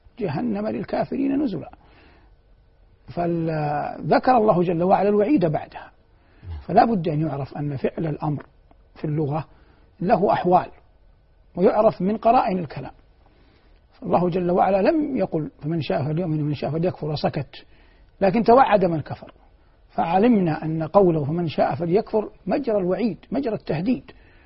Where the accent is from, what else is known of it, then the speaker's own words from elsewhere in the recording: Saudi Arabia; ونحن مثلا في بلادنا المملكة العربية السعودية حرصها الله